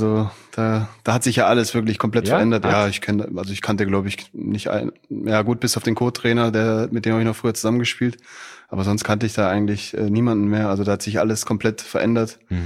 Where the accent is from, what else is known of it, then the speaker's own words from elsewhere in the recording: Stuttgart, Baden-Württemberg, Germany; Ja, ich komme ja aus Stuttgart.